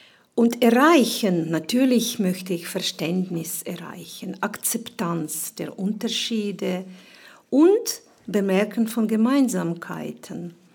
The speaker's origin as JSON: {"language": "German", "country": "Ukraine", "said": "An meiner Heimat? Dort in der Ukraine habe ich immer zwei Sachen vermisst."}